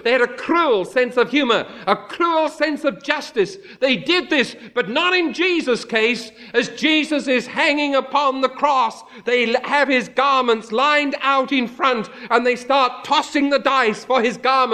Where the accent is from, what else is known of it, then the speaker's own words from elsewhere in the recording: United Kingdom; Of course, I'm British.